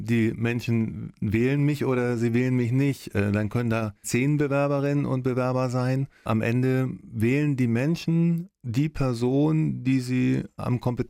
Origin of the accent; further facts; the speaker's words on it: Schleswig-Holstein, Germany; ich bin 2015 zurückgekehrt in meine Heimat Schleswig-Holstein.